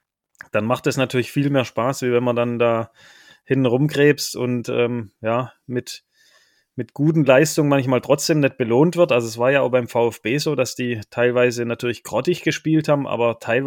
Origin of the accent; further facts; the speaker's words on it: Baden-Württemberg, Germany; weil ich eben da auch groß geworden bin in der Region und früher eben auch das ein oder andere VfB-Trikot mal anhatte